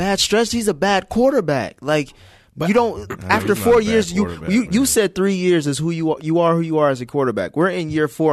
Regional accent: Cincinnati, Ohio, United States; and granted, I'm from Cincinnati

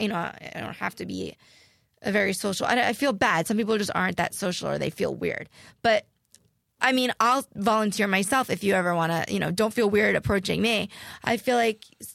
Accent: New Jersey, United States; And, you know, yeah, I am from New Jersey, and I am Italian, and I am in a wheelchair.

